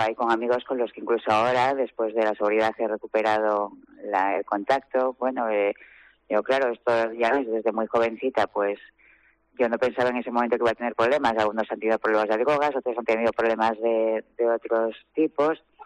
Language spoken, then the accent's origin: Spanish; Asturias, Spain; Bueno, pues mira, soy de Asturias